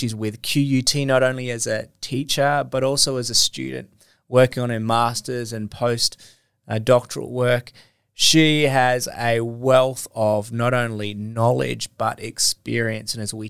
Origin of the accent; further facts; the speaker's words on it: Queensland, Australia; I've been in Queensland this whole time, and the experience as a Queenslander